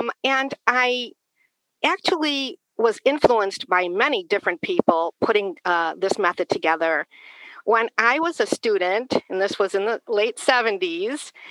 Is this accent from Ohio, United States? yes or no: no; Michigan, United States; born and raised in Michigan